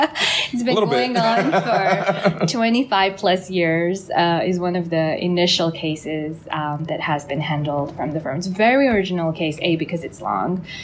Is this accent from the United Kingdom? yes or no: no; Chantilly, Hauts-de-France, France; So my parents are originally from Pakistan. I was born and raised up in France, in a little town called Chantilly. I went to school in Paris and in France, actually, also in Bretagne, in Rennes.